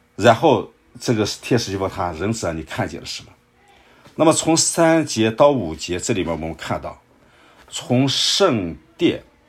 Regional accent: China; 我们中国人的习惯正面是南面啊

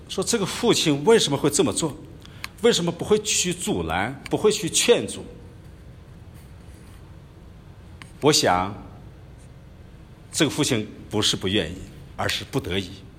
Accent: northern China, China; 我呢是出生在北方，中国的北方，是在农村长大的。

